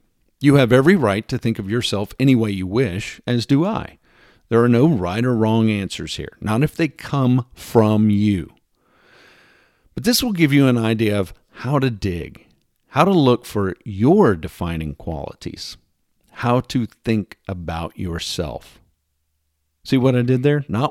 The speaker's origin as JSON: {"language": "English", "region": "Texas", "country": "United States", "tie": "born or raised there", "said": "I've lived in several different states, but I can't deny the effect that growing up in Texas had on my worldview or my personality."}